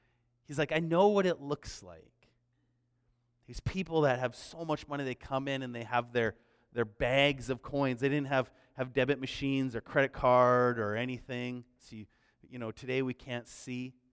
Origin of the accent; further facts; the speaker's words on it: Delta, British Columbia, Canada; I grew up in Delta, and just across 120th Street was Surrey, right?